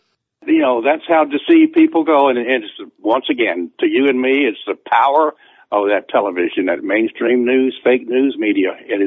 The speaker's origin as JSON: {"language": "English", "region": "Mississippi", "country": "United States", "tie": "born or raised there", "said": "I have a friend I grew up with in Mississippi many years ago"}